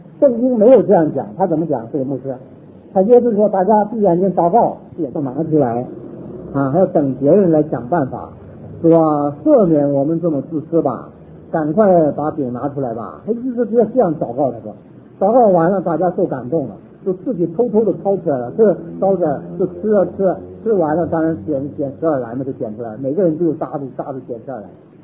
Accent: China; 就是我们中国人所讲的，像道统里面讲修养修养

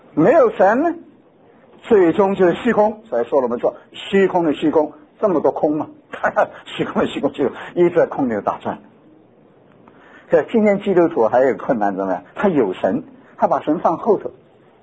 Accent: China; 我们中国人是忘本，这样好不好？

